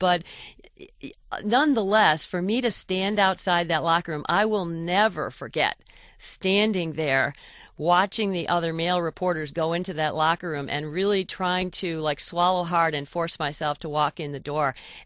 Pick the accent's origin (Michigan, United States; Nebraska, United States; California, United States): Michigan, United States; I was a graduate of the University of Michigan. You know, these are my hometown teams.